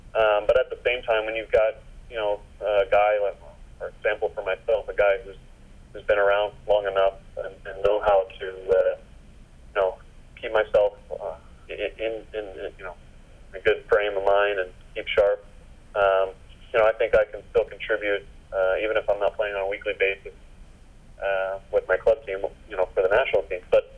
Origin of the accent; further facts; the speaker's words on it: United States; And I told him no, because I grew up in the States